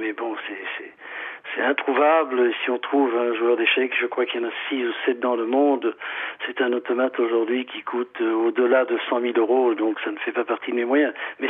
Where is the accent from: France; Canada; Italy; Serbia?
Italy; Monopoli, Apulia; born there; je suis né dans une ville qui s'appelle Monopoly, je suis italien, qui est une ville qui se situe dans le sud de l'Italie, qui s'appelle Monopoly … une ville d'à peu près 60 à 65 000 habitants.